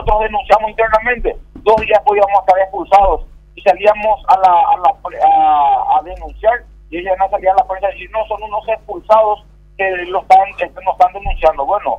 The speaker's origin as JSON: {"language": "Spanish", "country": "Paraguay", "said": "somos ciudadanos de la República del Paraguay"}